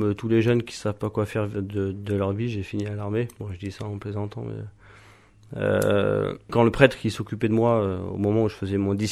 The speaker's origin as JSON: {"language": "French", "region": "Île-de-France", "country": "France", "tie": "born or raised there", "said": "j'ai grandi en Seine-et-Marne, après j'ai habité dans quelques autres villes, mais j'avais pas de... Et voilà, j'ai des racines familiales en Auvergne et en Creuse"}